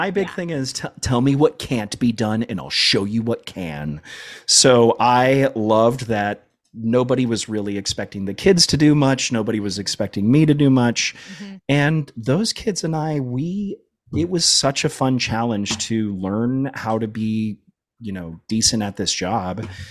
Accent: Fort Myers, Florida, United States; grew up in Fort Myers, Florida, Southwest Florida, and I didn't realize how lucky I was unt

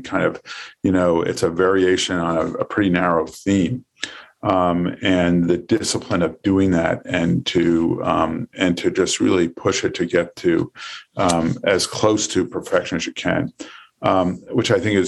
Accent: New York, United States; You know, it's like I grew up in New York.

